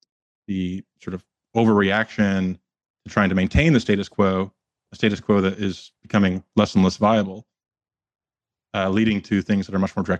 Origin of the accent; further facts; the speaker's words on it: Canada; in Canada, I'm Canadian.